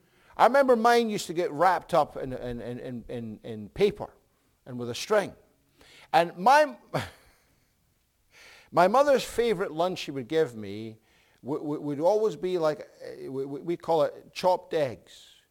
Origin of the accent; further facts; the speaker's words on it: Scotland, United Kingdom; And we went there, and I, again, being Scottish, I asked, what's the price?